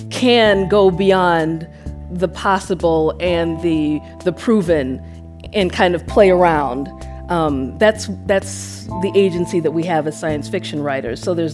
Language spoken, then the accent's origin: English; United States; growing up in the United States versus with going to Nigeria, like, my world was always bigger.